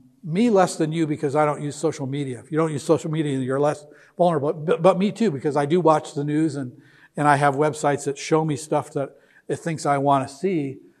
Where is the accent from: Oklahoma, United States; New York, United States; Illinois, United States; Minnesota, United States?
Illinois, United States; Naperville; I'm from Naperville, so it's assuming that I'm interested in stuff about Naperville.